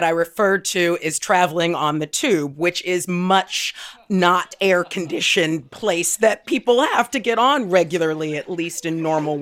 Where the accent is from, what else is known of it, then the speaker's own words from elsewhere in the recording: California, United States; now in United Kingdom; but as a Californian, I would say that coolness is probably at a premium at any time during August